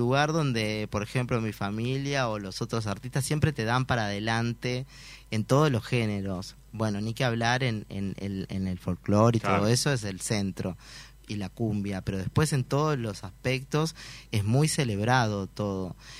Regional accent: Tacuarembó, Uruguay; Y bueno, la explicación no la sé, pero sí soy de Tacuarembó.

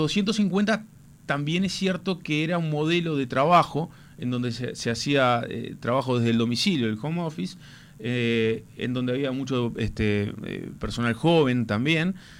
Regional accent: Uruguay

